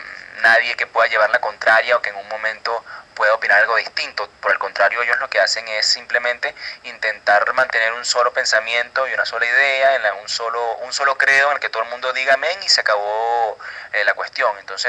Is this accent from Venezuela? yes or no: yes; Venezuela; estamos ligados al pueblo venezolano y somos pueblo venezolano, somos gente de a pie